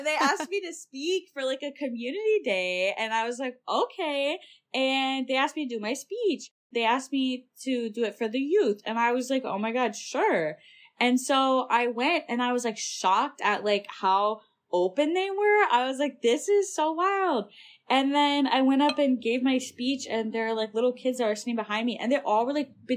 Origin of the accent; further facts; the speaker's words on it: Michigan, United States; And like I said, I'm from the Upper Peninsula, which is pretty conservative.